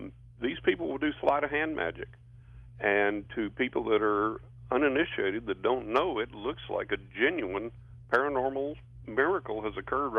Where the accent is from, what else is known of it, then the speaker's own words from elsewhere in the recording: San Angelo, Texas, United States; I'm from San Angelo over in West Texas. So we're neighbors there, old neighbors.